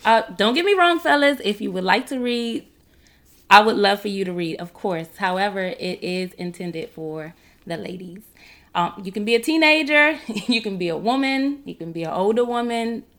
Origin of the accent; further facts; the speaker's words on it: Washington, District of Columbia, United States; I am from Washington, D.C.